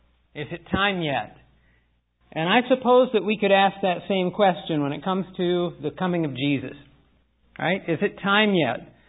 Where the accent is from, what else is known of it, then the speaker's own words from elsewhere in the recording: Mount Vernon, Ohio, United States; And I grew up in Mount Vernon, Ohio, and I remember many Christmases.